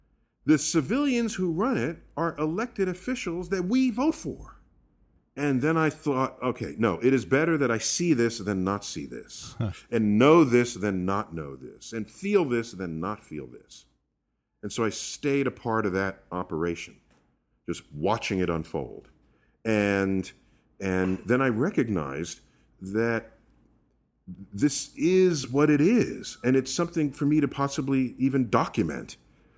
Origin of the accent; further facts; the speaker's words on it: New York City, New York, United States; Right, because I grew up in New York City. It's a liberal voting environment.